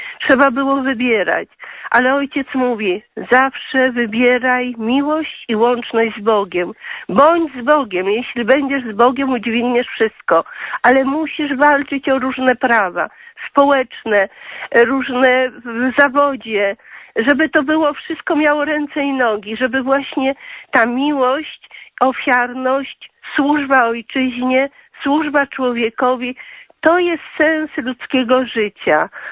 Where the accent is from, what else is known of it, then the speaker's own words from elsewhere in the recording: Warsaw, Masovian Voivodeship, Poland; pielęgniarką z Warszawy.